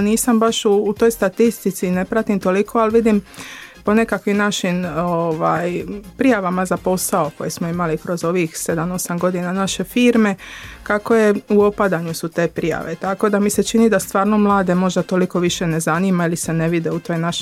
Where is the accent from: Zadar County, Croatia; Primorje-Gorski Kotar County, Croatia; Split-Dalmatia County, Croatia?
Split-Dalmatia County, Croatia; Split; moved away as an adult; iz Splita sam otišla u Zagreb na studij ekonomije